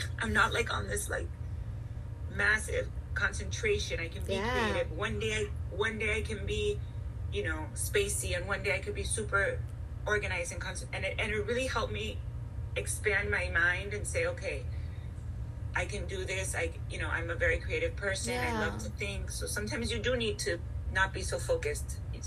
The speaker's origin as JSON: {"language": "English", "town": "Miami", "region": "Florida", "country": "United States", "tie": "born or raised there", "said": "So growing up in Miami, I was always eating rice and beans, and you always wanted people, you know, my mom always wanted to show love through food"}